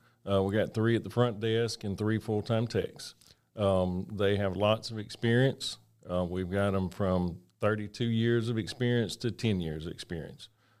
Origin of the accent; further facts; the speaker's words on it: Montgomery, Alabama, United States; I am from Montgomery, Alabama, is the easiest way to say it. Elmore County, Montgomery, graduated from Lanier.